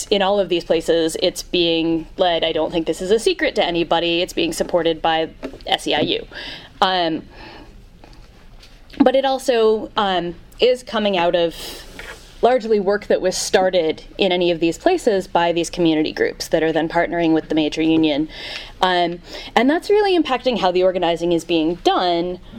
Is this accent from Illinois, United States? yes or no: no; New York, United States; So I want to take us back a little bit, because I'm from New York. I've been covering the labor movement in New York for 4 years now, since I've been living there.